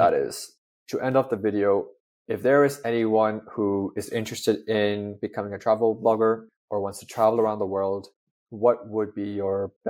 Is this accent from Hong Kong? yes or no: yes; Hong Kong; now in United Kingdom; I mean, Hong Kong's my hometown, first of all. So now I feel like we kind of swapped places. I mean, I'm in the UK now and you're definitely going to my hometown.